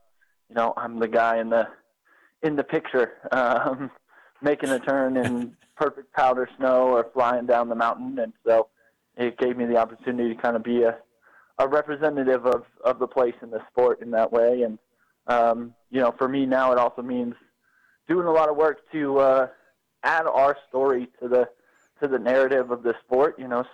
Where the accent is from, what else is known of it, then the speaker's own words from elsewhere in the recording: Colorado, United States; for me, I grew up in Colorado